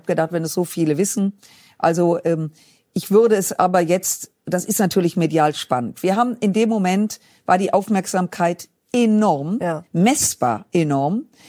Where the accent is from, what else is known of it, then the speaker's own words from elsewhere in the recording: Rhineland, Germany; also ich komme ja aus dem Rheinland